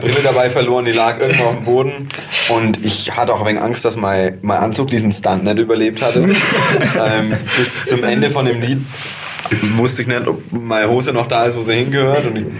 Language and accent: German; Kulmbach, Bavaria, Germany; born there; now in Dresden, Germany; wir sind eigentlich alle gebürtig aus Kulmbach. Lukas wohnt mittlerweile in Karlsruhe, ich in Dresden.